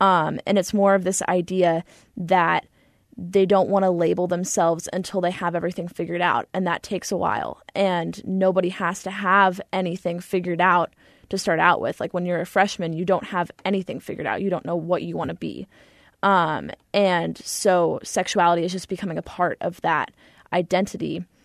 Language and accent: English; Kansas, United States; You tell people that you're from Kansas and that you're bi, and people automatically expect that you're just going to get so much hate.